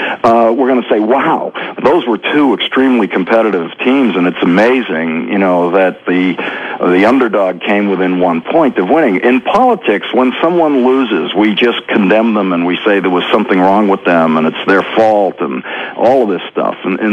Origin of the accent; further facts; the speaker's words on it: Boston, Massachusetts, United States; I'm from Boston. I remember his very first campaign for Congress.